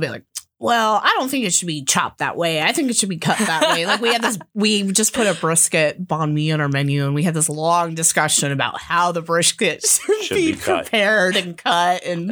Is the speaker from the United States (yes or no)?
no; Philippines; But I'm Filipino and we are all about sour, salty, bitter, sweet